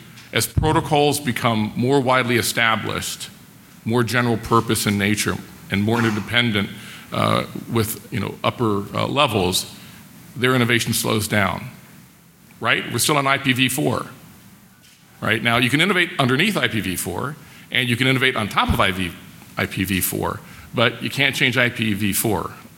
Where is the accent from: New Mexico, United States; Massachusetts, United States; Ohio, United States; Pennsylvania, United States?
Massachusetts, United States; Boston; It's not a wicked problem because I'm from Boston and we like to say wicked in front of things.